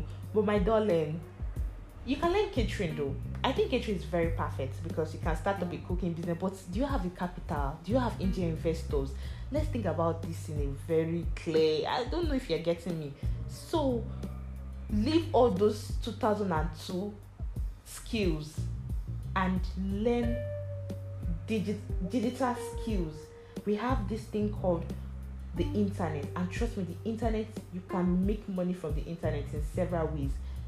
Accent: Nigeria; The first on my list as a Nigerian is NYSC, guys.

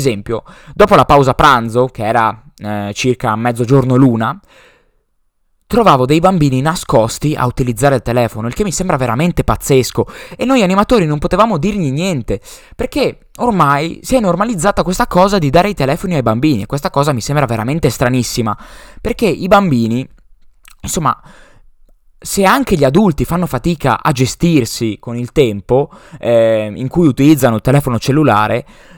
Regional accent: Udine, Friuli-Venezia Giulia, Italy; che era dalle mie parti a Udine e si trattava di tenere i bambini in mezza giornata praticamente

